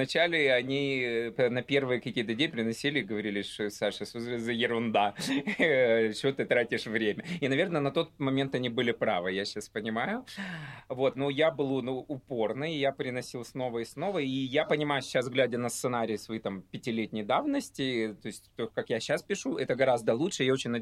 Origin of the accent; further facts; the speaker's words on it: Odesa, Odesa Oblast, Ukraine; Я из Одессы сам, одессит, вот, и переехал.